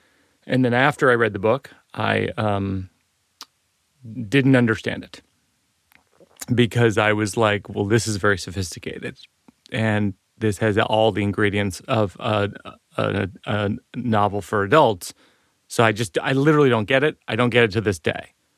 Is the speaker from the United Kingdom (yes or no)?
no; Shrewsbury, Massachusetts, United States; I grew up in Shrewsbury, the Florida of Massachusetts.